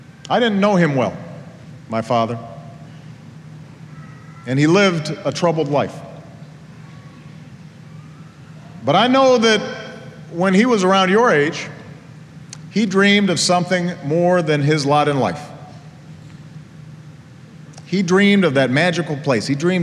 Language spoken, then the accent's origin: English; Hawaii, United States; And one of my earliest memories from growing up in Hawaii is of sitting on my grandfather's shoulders to see the astronauts from one of the Apollo space missions come ashore after a successful splashdown.